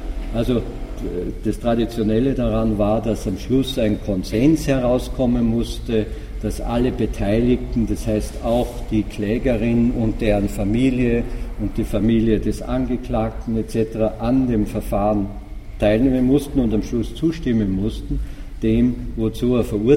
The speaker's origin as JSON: {"language": "German", "country": "Austria", "said": "denn als Österreicher oder vielleicht als Mitteleuropäer denkt man sich"}